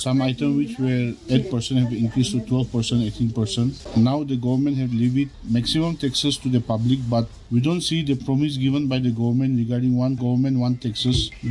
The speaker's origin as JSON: {"language": "English", "town": "Kohima", "region": "Nagaland", "country": "India", "said": "we, the entrepreneur in Nagaland, I am from Kohima"}